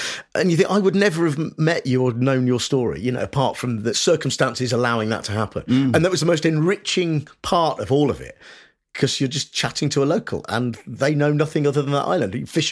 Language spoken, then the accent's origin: English; Nuneaton, West Midlands, United Kingdom; So I grew up in the Midlands, working class family. My dad was a builder, mum was a nurse.